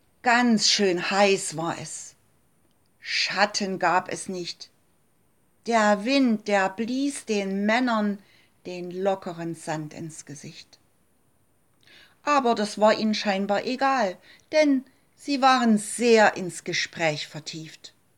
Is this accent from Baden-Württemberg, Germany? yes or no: no; Leipzig, Saxony, Germany; sie ist gar nicht weit von meiner Heimatstadt Leipzig entfernt